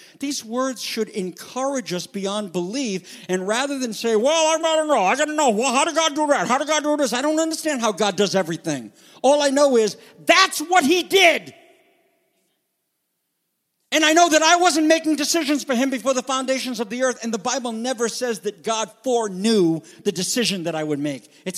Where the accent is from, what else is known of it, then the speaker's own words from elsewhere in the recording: Canada; I can't say I'm going to heaven because I'm a Jew. I'm French Canadian. If anybody should go to heaven, it's French Canadians.